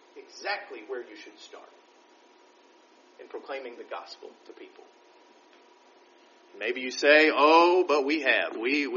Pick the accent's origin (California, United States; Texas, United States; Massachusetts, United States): Texas, United States; I was talking with the Stuckies earlier this week about growing up in West Texas. We didn't have TV. We lived too far from Lubbock.